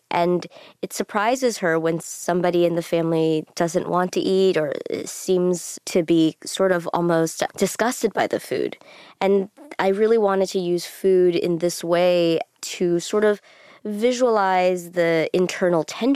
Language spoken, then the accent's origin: English; China; now in United States; to negotiate between my American identity and my Chinese identity.